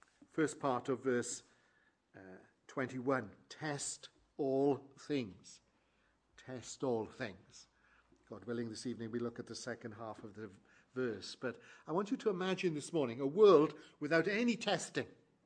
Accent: Wales, United Kingdom; Near where I was brought up in South Wales

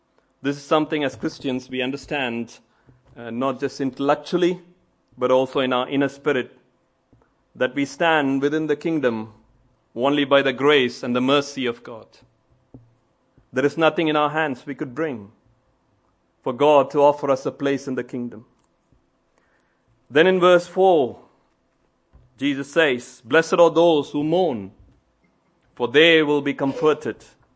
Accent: India; I'm from India.

